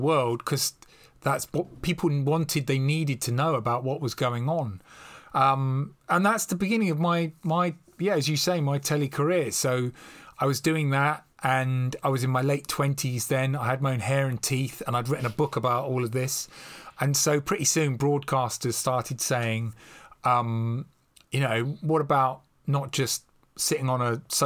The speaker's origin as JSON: {"language": "English", "region": "London", "country": "United Kingdom", "tie": "born or raised there", "said": "So dear to my heart is still where I'm from. I'm still a Londoner in my core. Not, you know, the London of privilege, but just a very normal, ordinary London"}